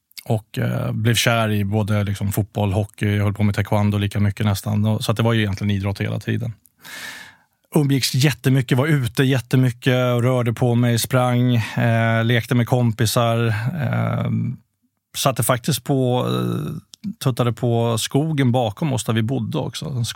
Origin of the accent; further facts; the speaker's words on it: Skokloster, Uppsala County, Sweden; also born or lived in Flemingsberg; Egentligen faktiskt i Skokloster där jag växte upp med mamma och pappa. Som då skildes när jag var 4. Då flyttade jag och mamma till Flemingsberg först.